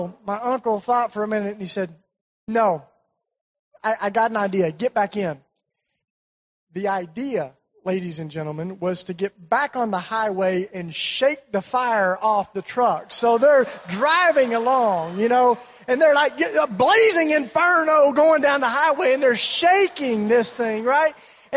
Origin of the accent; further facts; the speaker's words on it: Tennessee, United States; I'm from East Tennessee, in case you can't tell.